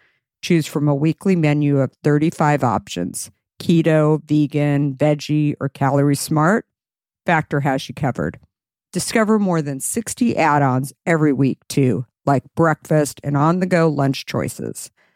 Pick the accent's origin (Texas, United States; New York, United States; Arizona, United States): Arizona, United States; I grew up in Arizona. So it was just super perfect.